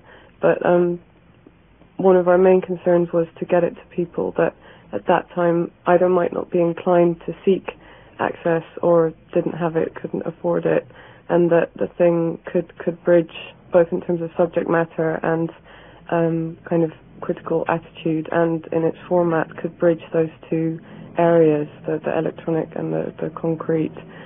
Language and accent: English; Netherlands; English is a second language; moved away as an adult; now in London, United Kingdom; I've lived here now for 9 years, so that's why I don't sound very Dutch anymore.